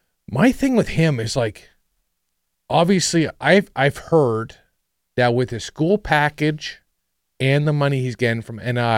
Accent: Sault Ste. Marie, Ontario, Canada; Sault Ste. Marie, Ontario. But I played in the OHL too. Yeah. I played in my hometown.

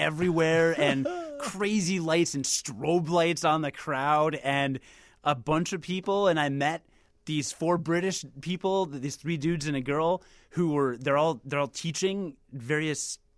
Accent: United States; All the Mexican people that I met, they were so nice, despite knowing I'm an American.

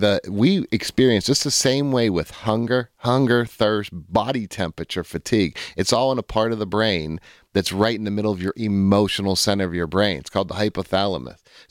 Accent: Pittsburgh, Pennsylvania, United States; But just to be clear, since I'm from Pittsburgh, I met Ray right after he retired.

